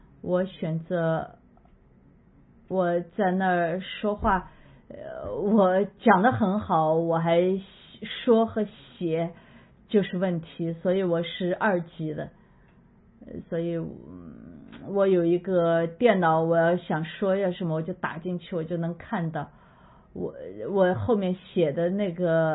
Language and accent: Chinese; Japan; Chinese is a second language; 但是我是在日本长大的，就很对我来说很容易